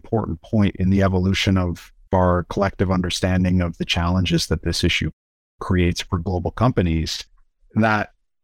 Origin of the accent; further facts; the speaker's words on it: Canada; I'm based in Canada, and so I'm Canadian, educated in Canada.